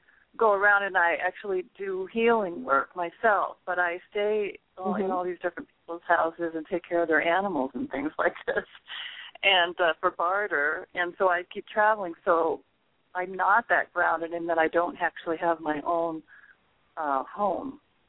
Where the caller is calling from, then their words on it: Northampton, Massachusetts, United States; I'm calling from Northampton, Massachusetts.